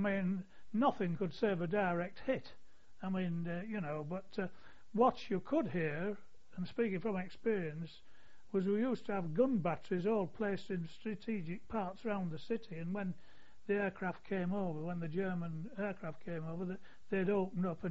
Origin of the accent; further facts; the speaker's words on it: Hull, Yorkshire and the Humber, United Kingdom; The whole of my informative life was in Hull.